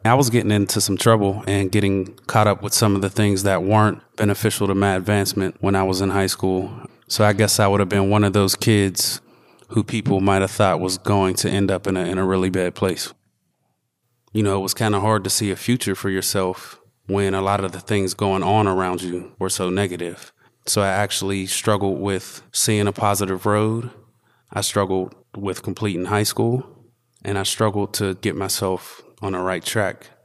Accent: Wilkinsburg, Pennsylvania, United States; I grew up right here in Wilkinsburg on North Avenue, right behind the high school. And I lived here till I was about 15. I did move to Penn Hills

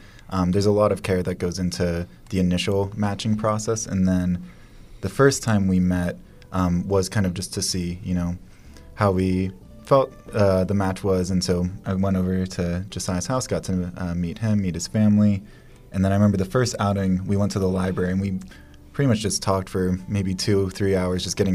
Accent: Pennsylvania, United States; I grew up in East Liberty.

